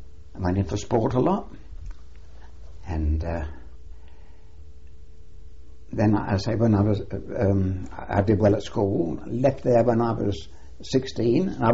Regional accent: London, United Kingdom; I was born in 1895 in Kentish Town in London. My father was a tailor, a journeyman tailor with his own business, and I had a brother, an elder brother

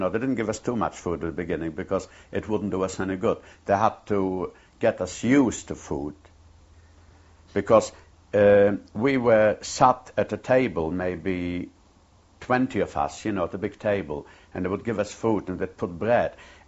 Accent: Lodz, Łódź Voivodeship, Poland; English is a second language; moved away; We're all from Poland. Two of them were from Lodz, from my own town.

